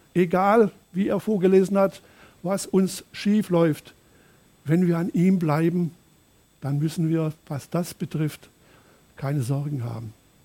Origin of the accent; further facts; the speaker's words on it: Baden-Württemberg, Germany; als Schwabe, Trollinger und Lemberger verwöhnt